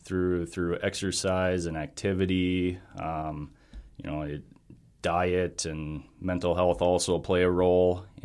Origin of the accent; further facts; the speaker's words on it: Thompson, North Dakota, United States; I'm originally from Thompson.